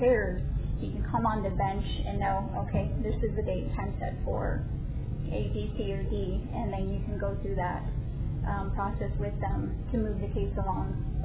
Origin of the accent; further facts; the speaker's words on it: Yuma, Arizona, United States; I am from Yuma, born and raised here. Went to high school in Yuma, attended Arizona State University, and then went to law school in California.